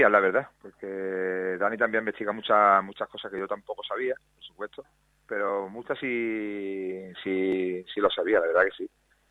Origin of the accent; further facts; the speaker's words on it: Málaga, Andalusia, Spain; Y como malagueño y malaguista